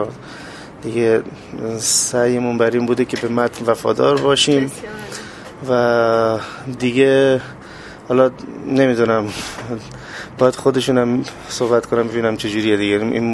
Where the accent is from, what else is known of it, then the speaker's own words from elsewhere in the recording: south, Iran; چون من خودم جنوبی هستم،